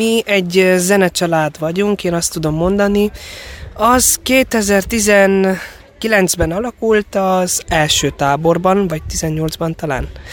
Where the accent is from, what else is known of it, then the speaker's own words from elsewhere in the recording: Csíkkarcfalva, Harghita, Romania; és Csikkarcfalváról jöttem.